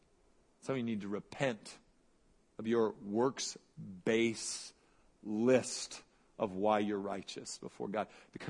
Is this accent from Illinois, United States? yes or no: no; Dallas, Texas, United States; So maybe it's because I'm from Dallas that I feel like I have to say this